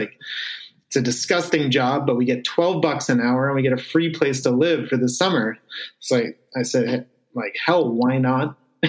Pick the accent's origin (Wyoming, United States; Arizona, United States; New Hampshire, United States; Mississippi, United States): New Hampshire, United States; We had heavy winters where I grew up in New Hampshire, so we get hammered with snow.